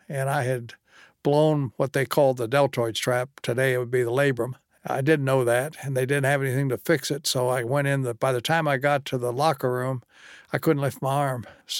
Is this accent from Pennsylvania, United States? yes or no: no; Ashland, Kentucky, United States; Well, I grew up in Ashland. We were right across the river from Ironton, and Ironton was integrated and Ashland was segregated.